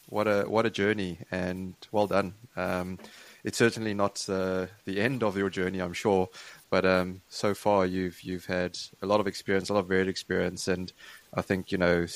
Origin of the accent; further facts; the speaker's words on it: South Africa; Although I'm South African, so many words are new to me.